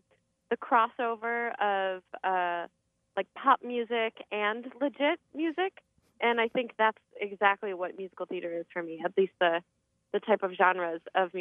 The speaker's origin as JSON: {"language": "English", "town": "Cottage Grove", "region": "Wisconsin", "country": "United States", "tie": "born or raised there", "also_born_or_lived": "Madison", "said": "I was born in Madison, Wisconsin, and I grew up in Cottage Grove, Wisconsin."}